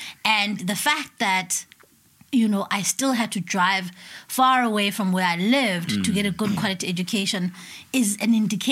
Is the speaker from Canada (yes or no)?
no; Kwamdink, South Africa; First of all, I come from Kwamdink, the home of legends.